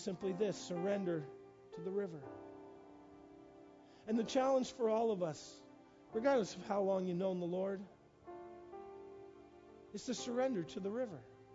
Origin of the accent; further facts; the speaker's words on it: Fredericton, New Brunswick, Canada; The river that flows through my hometown doesn't look like it's moving very fast when it comes through Fredericton.